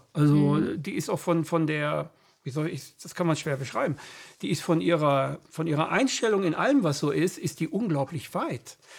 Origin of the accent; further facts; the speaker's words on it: Gütersloh, North Rhine-Westphalia, Germany; now in Hameln, Germany; Na, ich breche da mal ein, ich komme ja aus Gütersloh. Also ich bin Gütersloh, der jetzt in Hameln wohnt.